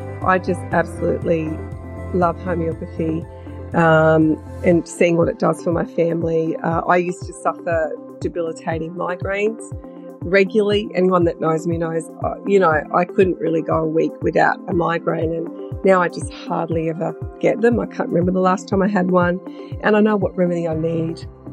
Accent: New South Wales, Australia; I'm from the Clarence Valley in New South Wales, Australia.

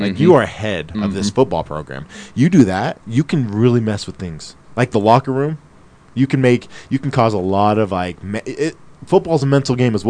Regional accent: American Fork, Utah, United States; I grew up in American Fork.

